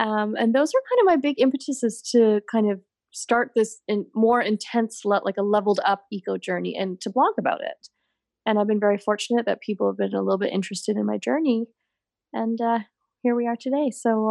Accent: Ancaster, Ontario, Canada; I was born in Hamilton, Ontario, and I grew up just outside of Hamilton in a little town called Ancaster.

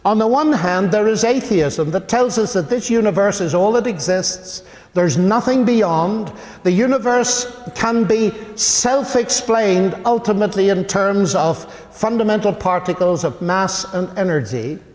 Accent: Northern Ireland, United Kingdom; I come from Northern Ireland

